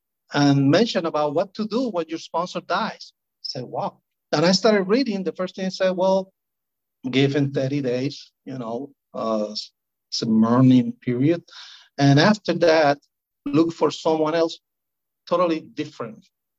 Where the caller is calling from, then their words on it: Carolina, Puerto Rico; Eventually, I moved back to Puerto Rico. I'm joining in from Carolina in Puerto Rico.